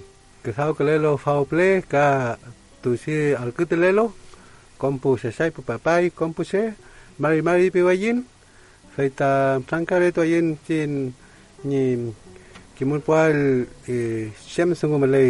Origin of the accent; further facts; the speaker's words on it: Malalhue, Los Ríos, Chile; vengo de Antilwe Mapu, que es una de las diversas comunidades mapuche o Lof Mapu, como decimos nosotros acá de Malalhue y alrededores, y dentro de la comuna de Lanco.